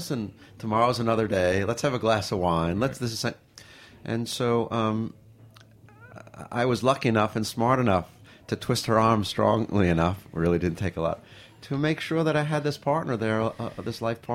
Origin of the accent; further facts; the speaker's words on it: New York, United States; And as I'm not shy to tell, you can probably tell I'm a New Yorker, born and raised, and I benefit and suffer from all that goes with that.